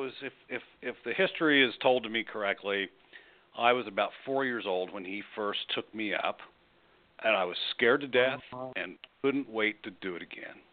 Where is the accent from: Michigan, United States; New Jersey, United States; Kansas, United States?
Kansas, United States; Wichita; I was a little boy growing up in Wichita, Kansas, which is where it's the home of Cessna and Beechcraft and Learjet